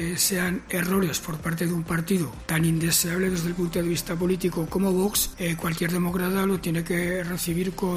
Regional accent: Aragon, Spain; Como español, como socialista, como aragonés, me opondré siempre a cualquier tipo de financiación diferenciada

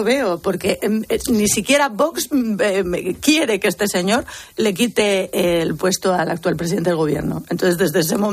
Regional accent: Madrid, Community of Madrid, Spain; como ciudadana, como madrileña, no como periodista

